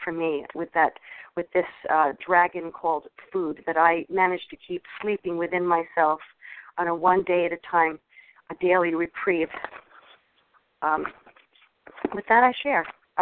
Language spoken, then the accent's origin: English; New Jersey, United States; from South Jersey.